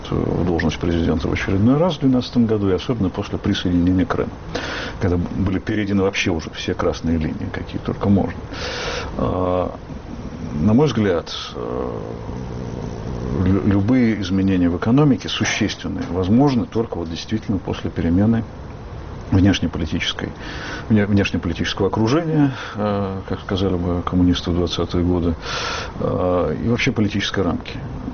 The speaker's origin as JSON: {"language": "Russian", "country": "Germany", "second_language": "Russian", "said": "Нет, я немец."}